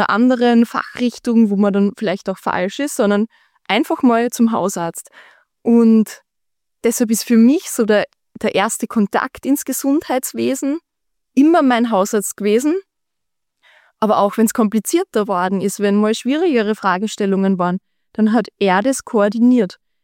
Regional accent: Upper Austria, Austria; Da gehe ich vielleicht gleich in meine Kindheit zurück am Land in Oberösterreich

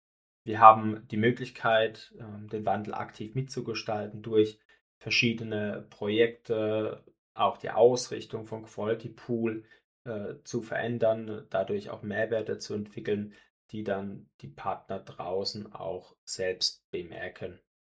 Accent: Baden-Württemberg, Germany; in meinem Heimatbundesland Baden-Württemberg

